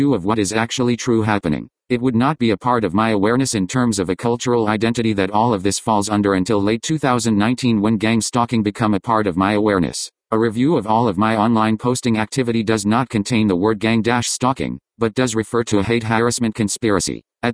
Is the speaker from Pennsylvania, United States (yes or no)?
no; San Bernardino, California, United States; In session with the HIV doctor here in my hometown of San Bernardino